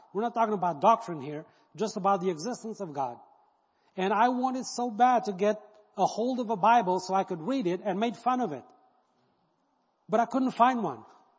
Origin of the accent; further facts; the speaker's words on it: Albania; I grew up under communism in Albania. And I was 15 when it fell